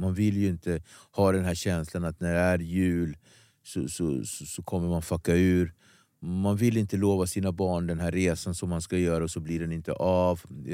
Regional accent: Nacka, Stockholm County, Sweden; jag är från Nacka, Ekdorp.

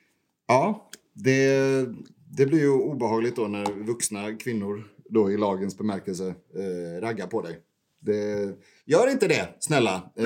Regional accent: Jönköping, Jönköping County, Sweden; Ja, men vi är ju smålänningar. Födda och uppvuxna i Jönköping, de flesta av oss.

